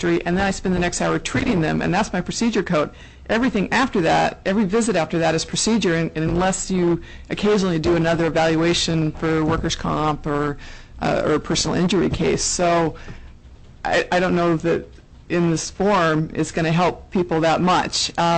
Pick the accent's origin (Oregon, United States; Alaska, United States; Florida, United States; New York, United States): Alaska, United States; Juneau; I'm from Juneau.